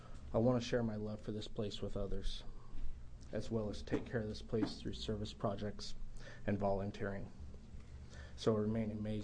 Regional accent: Adrian, Oregon, United States; I was one of the last few born in Nyssa, Oregon, when there was still a hospital there. I was raised in Adrian, Oregon

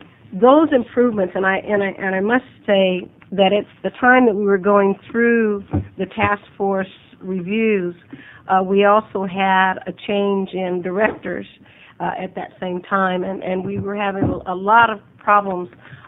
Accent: Portland, Oregon, United States; I grew up in Oregon, and I grew up in Portland. And we came to the state fair.

